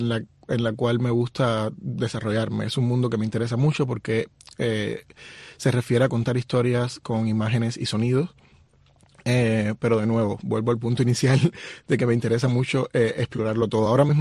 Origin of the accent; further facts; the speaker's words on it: Pinar del Río, Cuba; Yo soy de Pinar del Río.